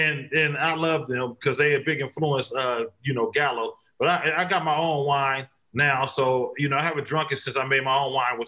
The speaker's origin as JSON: {"language": "English", "town": "Vallejo", "region": "California", "country": "United States", "said": "I love to talk. You better know it. I'm from the Bay."}